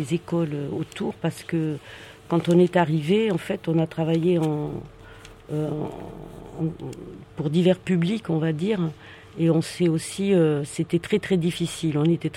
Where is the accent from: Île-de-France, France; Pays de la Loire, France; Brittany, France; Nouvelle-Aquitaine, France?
Île-de-France, France; Paris; On vient de Paris, donc c'est qui ces Parisiens qui viennent s'installer là.